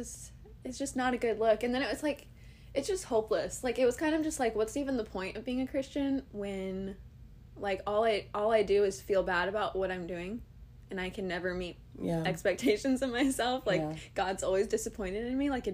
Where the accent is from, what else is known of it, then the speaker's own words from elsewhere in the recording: Columbus, Ohio, United States; We are from Columbus, Ohio.